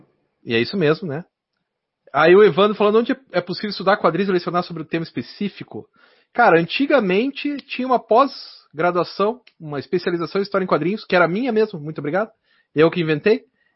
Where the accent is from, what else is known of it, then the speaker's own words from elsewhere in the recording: Curitiba, Paraná, Brazil; Porque eu sou de Curitiba, não sou de São Paulo, então...